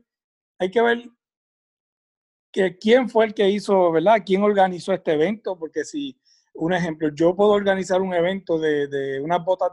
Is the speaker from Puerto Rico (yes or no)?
yes; Orocovi, Puerto Rico; Yo soy del pueblo de Orocovi